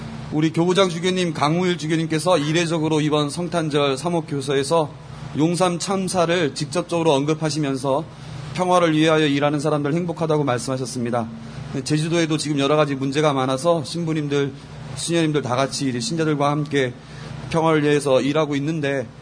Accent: Jeju, South Korea; 예, 따뜻한 남쪽 나라 제주에서 왔습니다. 서울 추위가 적응이 잘 안 되고요.

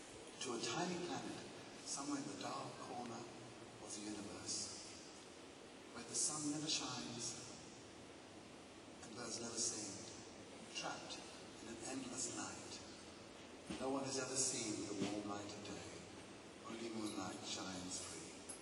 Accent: London, United Kingdom; I grew up in the West End of London, surrounded by theatres and bright lights.

